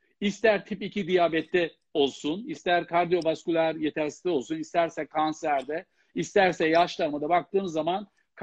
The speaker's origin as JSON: {"language": "Turkish", "region": "Gaziantep", "country": "Turkey", "said": "Ben Antepliyim, anne tarafında da Maraşlıyım ve dolayısıyla bizim o bölgede mayın eşeği diye bir tabir kullanılır."}